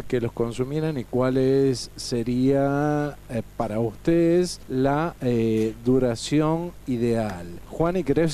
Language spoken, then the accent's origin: Spanish; Argentina; yo soy de Argentina